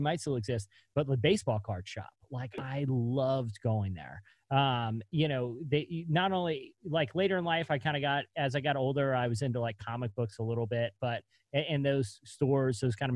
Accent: Virginia Beach, Virginia, United States; Ryan Zimmerman, who is from Virginia Beach, from my hometown, went to UVA.

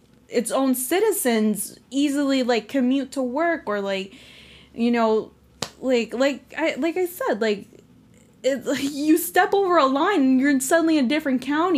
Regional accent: Houston, Texas, United States; somewhere, and they asked me where I'm from, I'm like, I'm from Houston.

